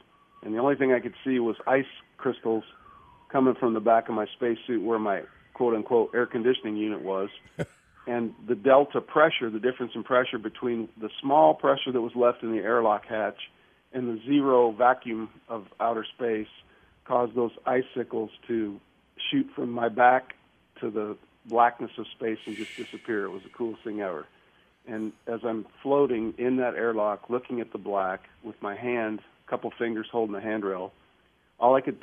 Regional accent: Nebraska, United States; You know, I was born and raised in Nebraska, and so I speak the truth.

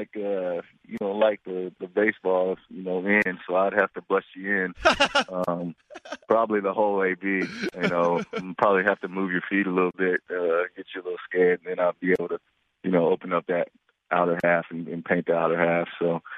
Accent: Tennessee, United States; I love Nashville. You know, my hometown's only an hour south of there. So, you know, I spent a lot of time in Nashville.

